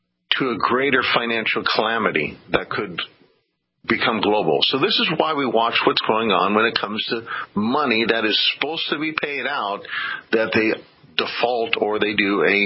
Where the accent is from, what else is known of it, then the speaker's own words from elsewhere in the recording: Germany; It I am shocked coming from Germany, because Germany is supposed to be the most of all countries in the world